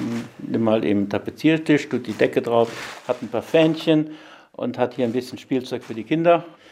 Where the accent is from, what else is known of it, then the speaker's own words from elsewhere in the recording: Luxembourg; also born or lived in Brussels, Belgium; Ich bin in Brüssel zur Schule gegangen, primär, und dann sekundär in Luxemburg. Ich habe ein Abitur in Luxemburg gemacht. Ich bin auf die Europäische Schule gegangen. Ich spreche 5 Sprachen.